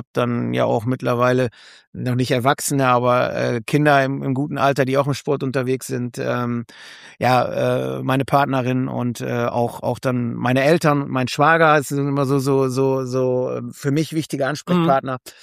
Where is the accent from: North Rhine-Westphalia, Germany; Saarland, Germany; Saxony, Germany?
North Rhine-Westphalia, Germany; Hopsten; Er kommt aus Hobsten, ich komm aus Hobsten.